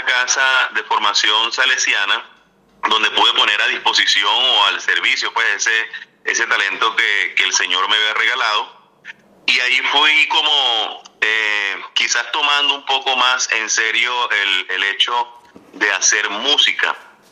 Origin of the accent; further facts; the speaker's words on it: Venezuela; de descendencia alemana, todos eran músicos. Bueno, y son los que aún viven allá en mi tierra, Venezuela.